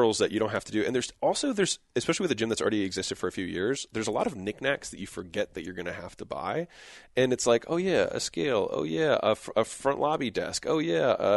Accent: Baltimore, Maryland, United States; now in California, United States; I'm from Baltimore. And so I drove out on a whim basically to California.

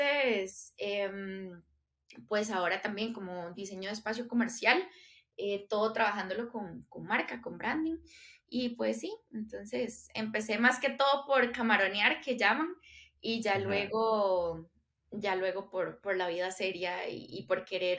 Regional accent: San José, Costa Rica; Soy de San José, Costa Rica

